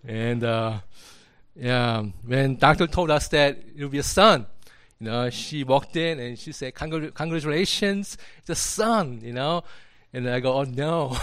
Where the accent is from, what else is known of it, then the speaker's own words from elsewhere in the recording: South Korea; born there; English is a second language; I was born in Korea and raised in pastor's family.